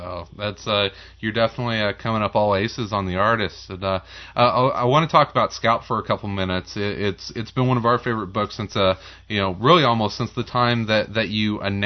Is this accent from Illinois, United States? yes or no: yes; Marion, Illinois, United States; I'm from Marion, Illinois